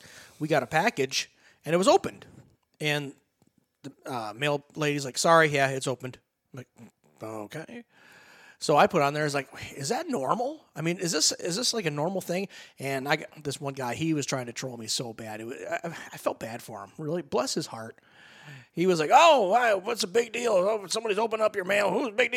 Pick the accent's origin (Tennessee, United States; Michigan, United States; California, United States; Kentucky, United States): Michigan, United States; Lapeer; And there's we're from the Lapeer area.